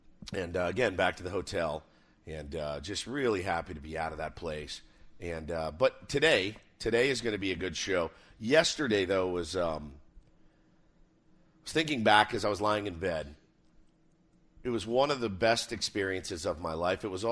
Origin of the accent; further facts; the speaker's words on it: Texas, United States; I'm from Texas, so don't forget. I say fish.